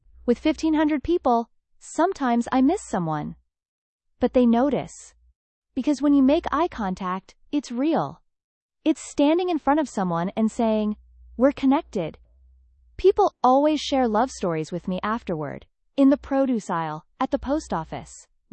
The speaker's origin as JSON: {"language": "English", "region": "the South", "country": "United States", "tie": "born or raised there", "said": "Well, I grew up in the South. I went to Sunday school."}